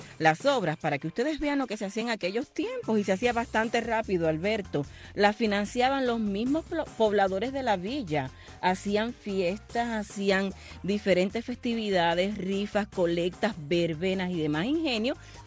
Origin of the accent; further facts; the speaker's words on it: Holguín, Cuba; Me voy para Holguín, me voy para Holguín.